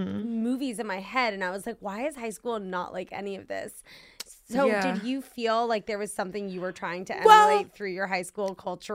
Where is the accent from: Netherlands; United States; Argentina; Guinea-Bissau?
United States; Washington, District of Columbia; I grew up in Washington, D.C.